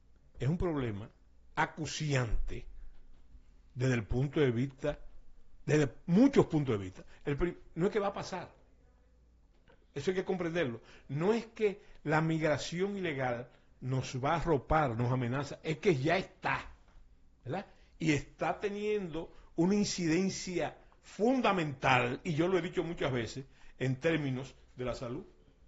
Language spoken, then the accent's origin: Spanish; Dominican Republic; Yo soy muy dominicano